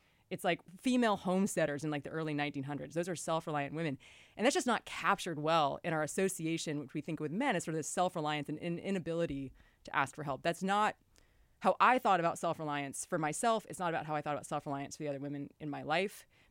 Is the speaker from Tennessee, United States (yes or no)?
no; Oregon, United States; I'm from Oregon. It's kind of like the man in the woods who doesn't want to talk to anybody else.